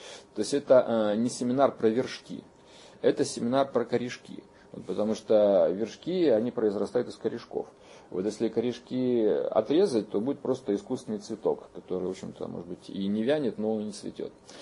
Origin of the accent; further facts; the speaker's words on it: Vladivostok, Primorsky Krai, Russia; Я родился в Владивостоке в 60-м году. Детство мое прошло прямо здесь, вот на этой самой улице Лозо.